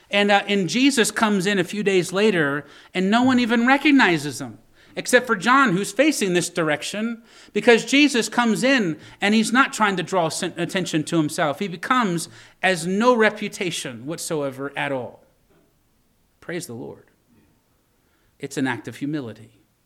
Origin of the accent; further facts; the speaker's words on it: Virginia, United States; I grew up in Shenandoah Valley, Virginia. And in Shenandoah Valley, we have the Shenandoah River.